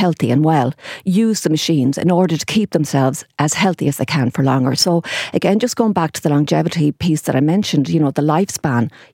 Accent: Achill Island, County Mayo, Ireland; now in Castlebar, Ireland; I'm from Achill Island originally, but I'm based in Castlebar.

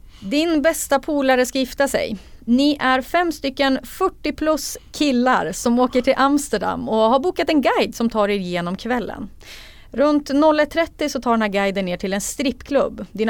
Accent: Sundsvall, Västernorrland County, Sweden; jag är från Sundsvall.

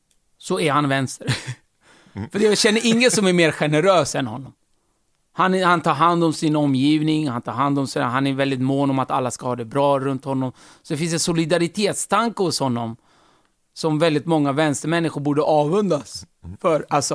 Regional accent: Turkey; now in Sweden

